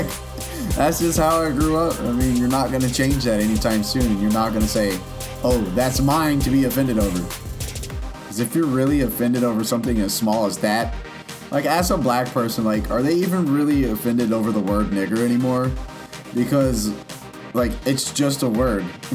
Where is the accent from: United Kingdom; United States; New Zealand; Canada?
United States; Texas; I grew up in Texas where, I guess I'm just going to have to let this one fly